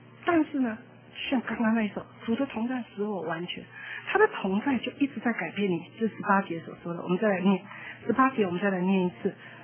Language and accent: Chinese; Taipei, Taiwan; 因为我是台北人啊，那在家里的是老幺哈，女孩子的老幺